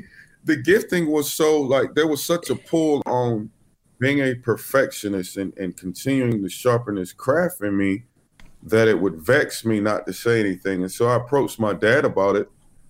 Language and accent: English; North Carolina, United States; I'm from North Carolina, a little town that only has 20,000 in population.